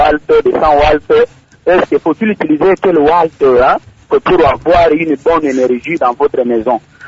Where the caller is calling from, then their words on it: Kindu, Maniema, DR Congo; étant donné que chez nous à Kindu, le courant nous fait défaut chaque fois